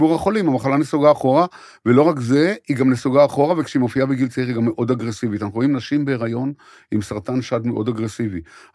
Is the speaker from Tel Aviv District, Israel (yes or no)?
no; Haifa, Haifa District, Israel; גדלתי בחיפה של שנות ה-50, העיר הייתה כמעט ריקה מתושבים על צלע הר הכרמל